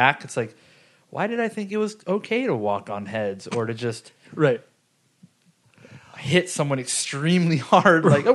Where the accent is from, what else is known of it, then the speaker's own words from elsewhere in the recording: Fountain Valley, California, United States; I lived in Fountain Valley until I was 25. Lived at home until I was 25 because I was touring so much.